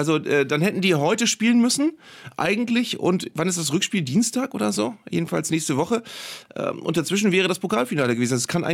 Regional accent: Leipzig, Saxony, Germany; die liefern uns ein Produkt, was wir als Leipziger jetzt hier konsumieren können.

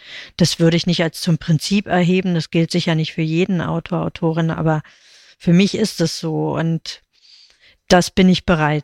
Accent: East Germany, Germany; So wie ich ja auch als Ostdeutsche nicht meine Vergangenheit verlassen kann

